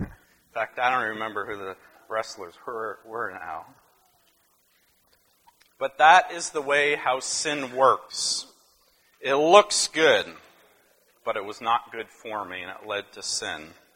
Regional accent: Nova Scotia, Canada; I grew up in Nova Scotia, Canada. When I grew up, this would have been in the 80s.

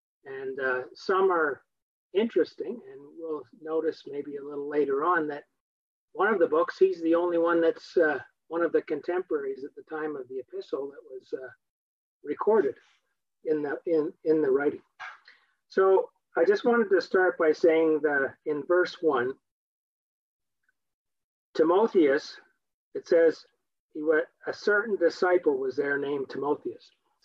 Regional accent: Ottawa, Ontario, Canada; When I grew up in Ottawa, the brethren there knew what I was like.

